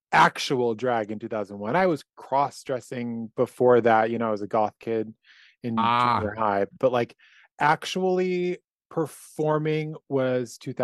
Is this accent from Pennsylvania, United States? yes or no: no; Massachusetts, United States; mind you, I'm from Western Massachusetts originally.